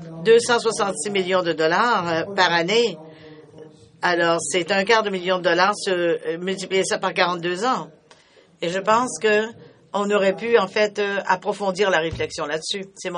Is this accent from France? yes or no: no; Ouagadougou, Centre, Burkina Faso; Je viens de Ouagadougou.